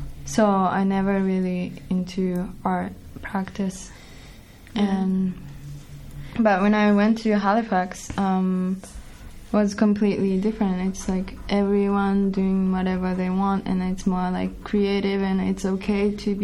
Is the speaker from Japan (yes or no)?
yes; Hokkaido, Japan; English is a second language; moved away as an adult; I was born in Japan, 79, and grown up until maybe 20. I was in Japan.